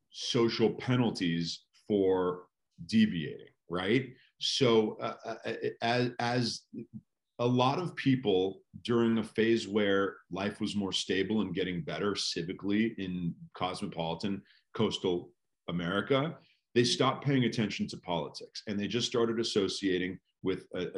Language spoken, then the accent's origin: English; California, United States; California is my home state, but my family's from New York, and those are the two states that I most associate myself with.